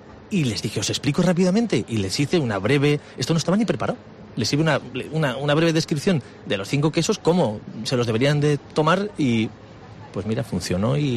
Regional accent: Villarreal, Valencian Community, Spain; also born or lived in La Rioja; creo que lo que tengo que contestar es que soy una persona de Villarreal, que por trabajo me fui a La Rioja 4 años a aprender de hostelería

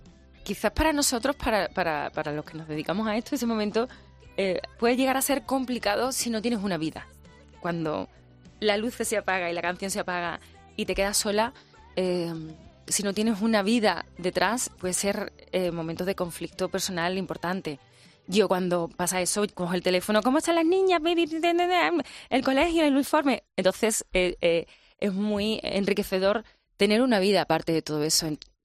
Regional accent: Matalascañas, Andalusia, Spain; also born or lived in Coria del Río; está mi mar, mi mar de Matalascañas, que es la playa donde yo me he criado, en Huelva. Después está Sevilla, está mi pueblo, está Coria, está mi río Guadalquivir, que pasa por Coria.

